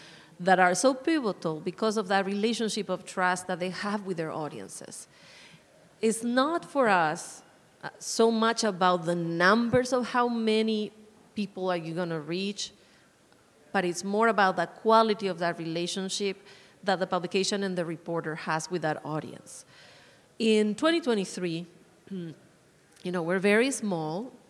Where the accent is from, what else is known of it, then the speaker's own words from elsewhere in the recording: Uruguay; now in Arizona, United States; So I'm originally from Uruguay, but based here in Arizona since forever, and literally like 25 years